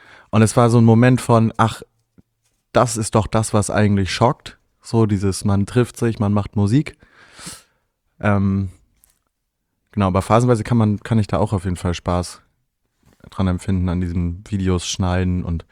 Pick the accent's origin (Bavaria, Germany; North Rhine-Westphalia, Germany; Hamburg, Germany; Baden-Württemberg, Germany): Hamburg, Germany; Volksdorf; Also Stromzäune gab es bei uns in Volksdorf tatsächlich auch. Also es gab ja so die ersten Weiden.